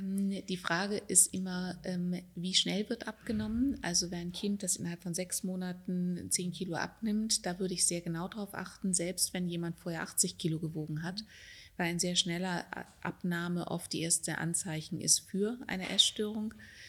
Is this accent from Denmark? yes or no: no; Germany; moved away as an adult; now in Austria; Ich komme ja aus Deutschland und habe dort 10 Jahre lang Home Treatment etabliert